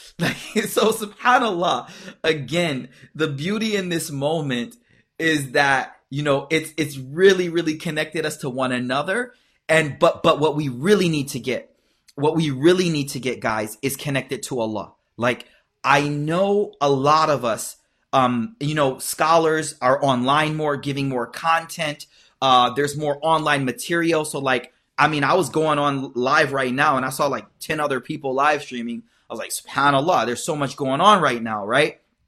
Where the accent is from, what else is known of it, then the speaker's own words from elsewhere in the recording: Buffalo, New York, United States; And I actually knew him way back from Buffalo. I was born and raised in Buffalo, and he was in DC.